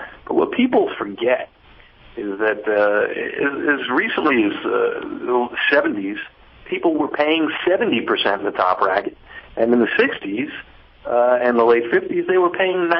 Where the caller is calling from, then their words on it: Portland, Maine, United States; I'm calling you from Portland, Maine. Never been here before.